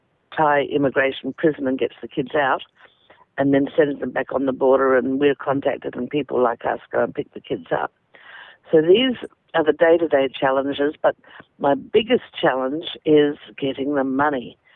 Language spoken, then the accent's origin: English; Australia; born there; So I'm so damn glad that I was born in Australia.